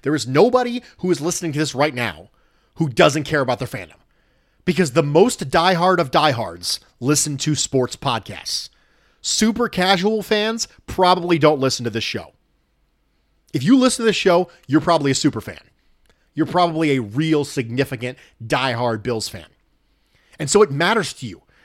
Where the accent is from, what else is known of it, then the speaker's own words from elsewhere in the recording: Dominican Republic; born and raised in the Dominican Republic.